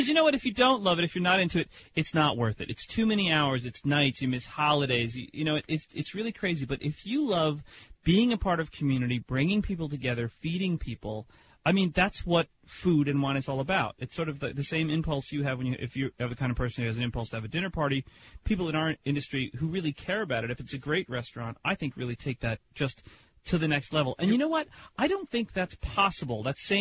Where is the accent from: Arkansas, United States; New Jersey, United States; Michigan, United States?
New Jersey, United States; Because I'm from New Jersey, I'm going to go to the more negative side of things.